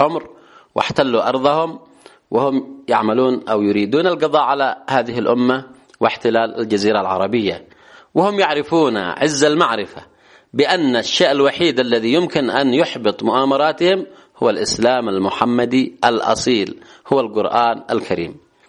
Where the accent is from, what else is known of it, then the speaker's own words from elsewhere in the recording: Yemen; في بلدنا اليمن